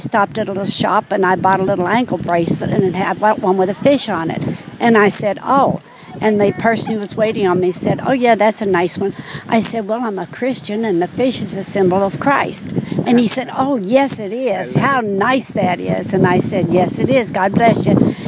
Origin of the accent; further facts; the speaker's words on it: Nashville, Tennessee, United States; I'm from Nashville, Tennessee.